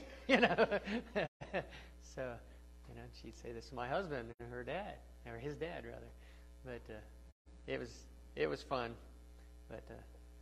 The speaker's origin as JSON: {"language": "English", "region": "West Virginia", "country": "United States", "said": "Sorry, I'm not, you can tell I'm from West Virginia."}